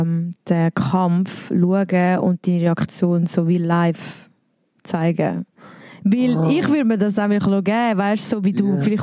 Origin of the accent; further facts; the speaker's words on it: Wallisellen, Zurich, Switzerland; Ich bin in Wallisell aufgewachsen. Und aber viel rum, viel zügelt.